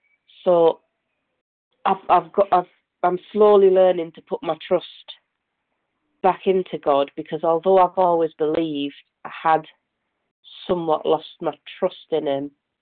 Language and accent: English; Middlesbrough, North East England, United Kingdom; from Middlesbrough in the UK